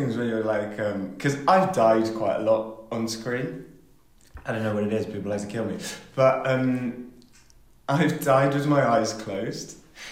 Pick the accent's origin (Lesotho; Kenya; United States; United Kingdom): United Kingdom; Wales; So, yeah, I'm Welsh. I'm from Wales and I speak Welsh